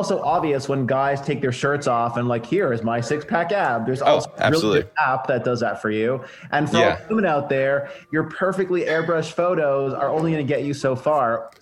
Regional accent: Montreal, Quebec, Canada; moved away as an adult; now in New York, United States; So I am a Canadian boy, born and raised in Montreal, mm-hmm. found myself in the US when I was 22 and have not gone back ever since, but I do live in New York

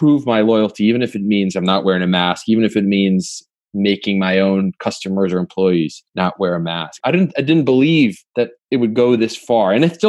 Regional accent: Michigan, United States; watching those protests in my home state of Michigan in the state capitol

